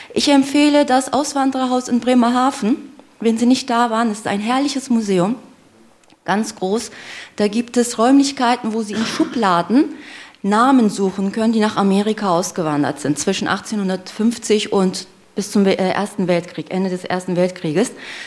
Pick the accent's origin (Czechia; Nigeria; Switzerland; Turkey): Turkey; also born or lived in Germany; now in Erfurt, Germany; Meine Familie, also meine Eltern sind auch erste Generation Gastarbeiter aus der Türkei. Ich bin als Kind in Deutschland groß geworden, 7 Jahre. Dann bin ich in die Türkei, Sozialisation dort und lebe seit 7 Jahren in Erfurt.